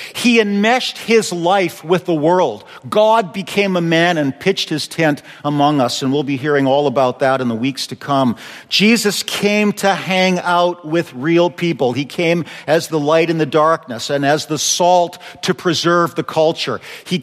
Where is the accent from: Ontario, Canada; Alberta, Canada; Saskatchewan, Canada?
Alberta, Canada; Calgary; when I grew up in Calgary, we didn't have Amish, but we had Hutterites.